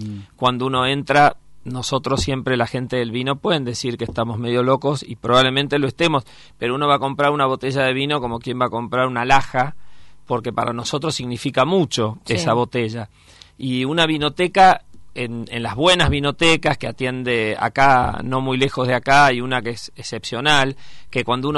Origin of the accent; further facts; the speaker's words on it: Buenos Aires, Argentina; yo soy porteño, a mucha honra, argentino